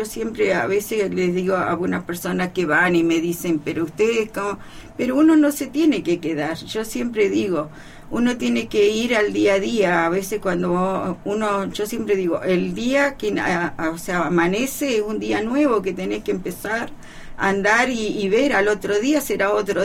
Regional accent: Coyhaique, Aysén, Chile; moved away as an adult; yo cuando me vine de Coyhaique

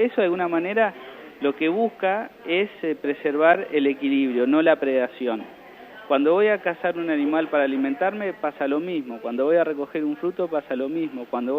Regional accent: General Pico, La Pampa, Argentina; also born or lived in Santa Rosa; now in Dorila, Argentina; que si bien viví en Santa Rosa algunos años, soy de General Pico y vivo en Dorila

